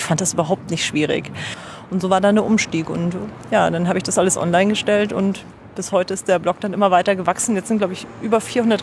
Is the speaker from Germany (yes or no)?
yes; Bavaria, Germany; also born or lived in Austria; now in Berlin, Germany; Ich lebe in Berlin, ursprünglich bin ich aber aus Bayern. Ich bin in Österreich geboren, in Bayern groß geworden, kam zum Studieren hierher.